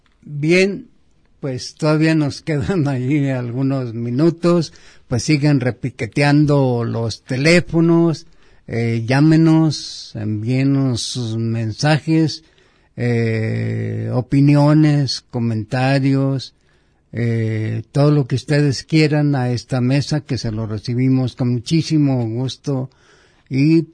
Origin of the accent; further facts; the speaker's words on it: Jalisco, Mexico; mi pueblo, a mi ciudad, ¿no? Porque realmente, pues bueno, uno es oriundo de este terruño